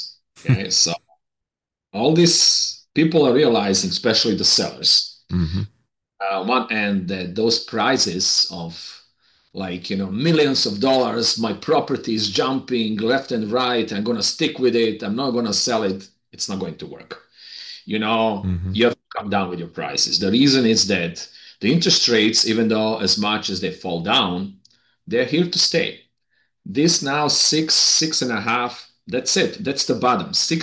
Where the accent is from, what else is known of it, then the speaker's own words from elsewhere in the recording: Switzerland; English is a second language; now in United States; And me being European, I'm actually coming from Switzerland, I understand how easy to come to America and adjust to the American way of life.